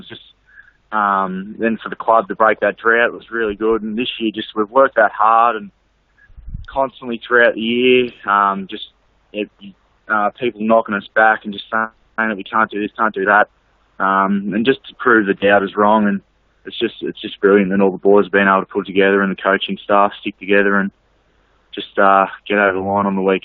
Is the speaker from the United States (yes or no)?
no; Eaglehawk, Victoria, Australia; I come from Eagle Hawk, so... not far away. So, I come from there 3 years ago, and just loved every minute of it.